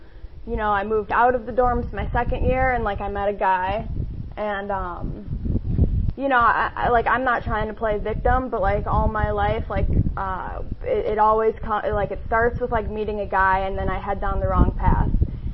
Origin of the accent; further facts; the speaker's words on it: Buffalo, New York, United States; born there; I was born in Buffalo, New York. You know, growing up, like I always felt not good enough.